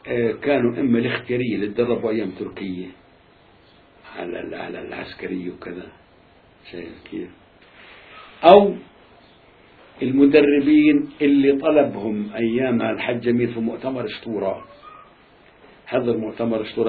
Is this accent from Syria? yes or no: no; Palestine; منا انا فلسطينية